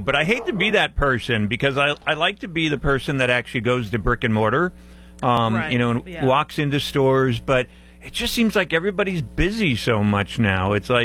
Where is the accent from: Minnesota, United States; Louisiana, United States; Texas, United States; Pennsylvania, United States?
Pennsylvania, United States; Scranton; But I grew up in Scranton, Pennsylvania. My whole family's still up there.